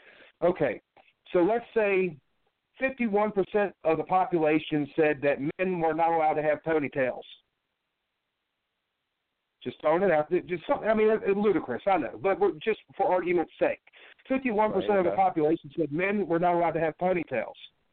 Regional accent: California, United States; born there; but I was born in the Pendleton Hospital.

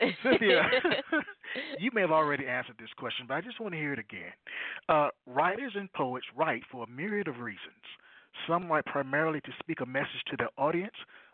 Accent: North Carolina, United States; My grandmother, I'm from North Carolina.

